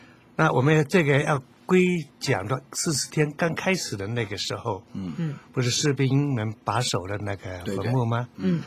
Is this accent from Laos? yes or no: no; China